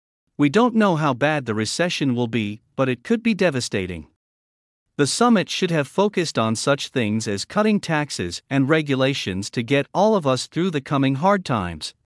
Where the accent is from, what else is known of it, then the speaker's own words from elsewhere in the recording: Wayne, Michigan, United States; I grew up in Wayne, Michigan, a factory town where the belching smokestacks advertised good, high-paying jobs for everybody, even a high school dropout.